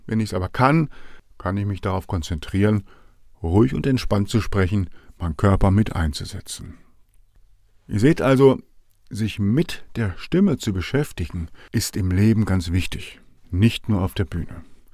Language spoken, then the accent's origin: German; Baden-Württemberg, Germany; accent: Swabian; wenn ich als Schwabe arbeite und Schwäbisch rede